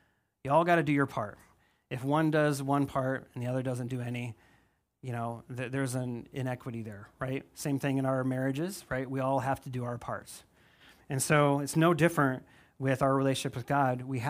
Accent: South Dakota, United States; I think of when I was young, growing up in South Dakota, you couldn't hunt on the refuge, right?

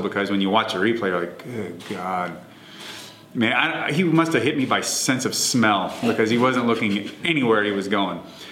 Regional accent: Seattle, Washington, United States; I am from Seattle.

